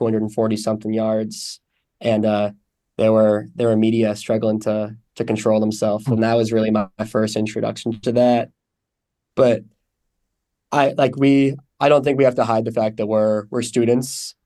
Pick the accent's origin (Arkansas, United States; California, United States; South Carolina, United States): California, United States; we didn't get a lot of great basketball growing up in the Bay Area.